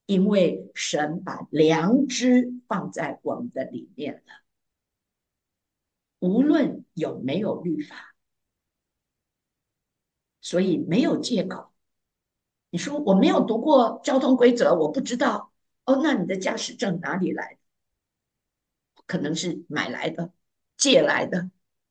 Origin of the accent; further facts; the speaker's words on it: China; 所以我们中国人是非常懂这个道理。